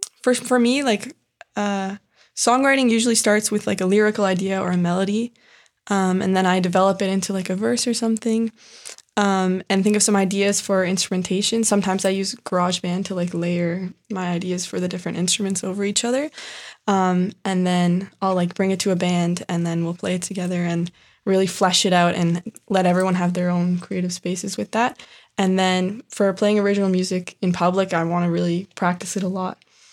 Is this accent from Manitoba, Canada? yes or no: no; Kingston, Ontario, Canada; Yeah, so as I said, I'm from Kingston. I grew up here.